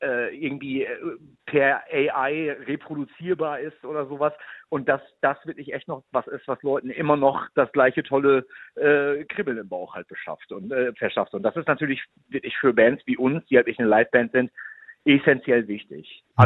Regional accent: Ibbenbüren, North Rhine-Westphalia, Germany; wir kommen aus der Bergmannstadt, wir kommen aus Ippenbüren, wir haben auch nie gesagt, wir kommen aus Münster oder sowas.

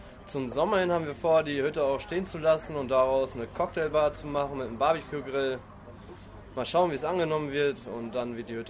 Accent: Steinfurt, North Rhine-Westphalia, Germany; Ja, ich komme auch aus Steinfurt, bin hier groß geworden.

